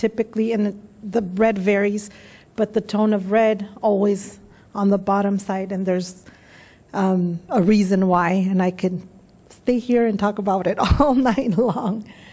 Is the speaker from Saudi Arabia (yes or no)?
no; Zacapu, Michoacán, Mexico; I'm from Zacapu, Michoacán.